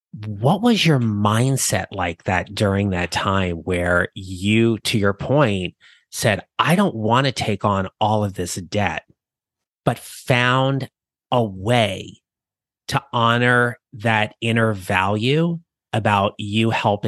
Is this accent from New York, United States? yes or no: no; New Jersey, United States; We lived in neighboring towns where I grew up in New Jersey.